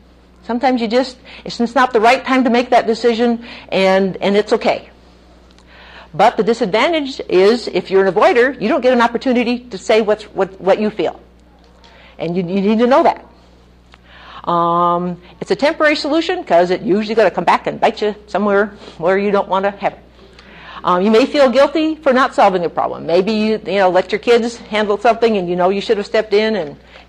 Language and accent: English; Minnesota, United States; I grew up a little in Minnesota, a little Finnish person where, what, no conflict